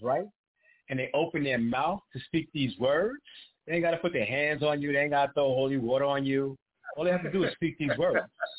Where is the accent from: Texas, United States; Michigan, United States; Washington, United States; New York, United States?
New York, United States; New York City; Because, you know, I'm growing up in Harlem in the streets.